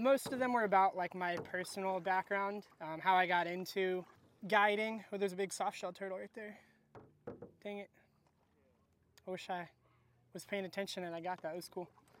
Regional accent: Crystal River, Florida, United States; I was born and raised in Florida, in Citrus County, Florida. And so like Crystal River was always like my hometown

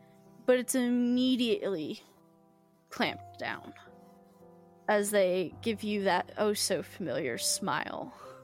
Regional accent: the South, United States; accent: Southern; My southern accent came out there.

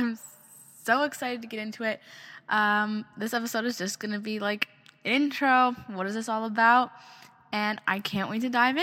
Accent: Michigan, United States; And I'm originally from Michigan, and I was homeschooled my whole life.

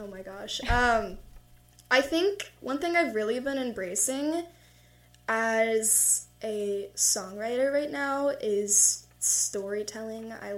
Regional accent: Texas, United States; also born or lived in Kentucky; So I grew up in Texas before Kentucky.

